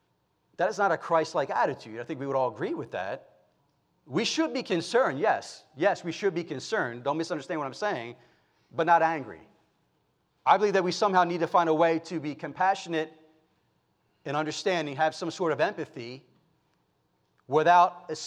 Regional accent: United States; When I, as an American, went to Honduras 15 years ago as a foreign missionary

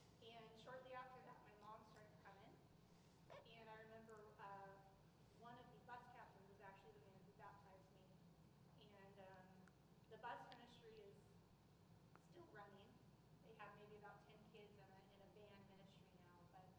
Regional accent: California, United States; So, Jesus and I grew up in the Imperial Valley, where it's an agriculture area. There's nothing to do. There wasn't a mall in that town until I was in college.

